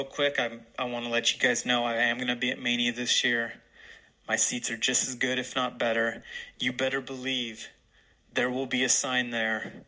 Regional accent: Portland, Oregon, United States; I'm not coming from Portland, Oregon, my hometown, the Rose City.

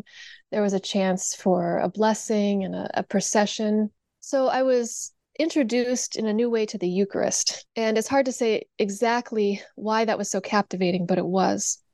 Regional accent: Indiana, United States; I grew up in Indiana and was, you know, born into a Catholic family, baptized Catholic

